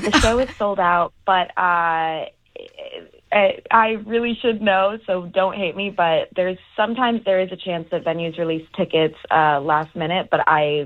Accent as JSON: {"language": "English", "town": "Anaheim", "region": "California", "country": "United States", "lives_now": "Los Angeles, United States", "said": "No. I'm from Anaheim. I've lived in LA for the last 10 years now."}